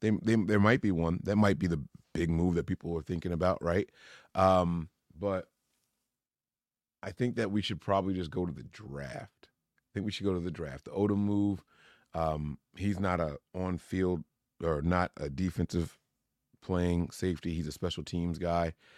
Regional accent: Trenton, New Jersey, United States; So I graduated from West Windsor Plainsboro High School while living in Trenton, New Jersey. So I guess Mercer, Middlesex counties would be the two counties that I grew up in.

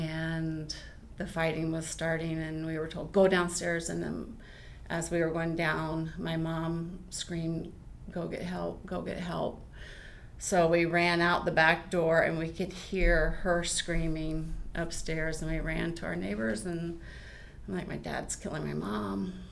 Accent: Pennsylvania, United States; born there; also born or lived in Tallahassee; Well, I was born in Pennsylvania.

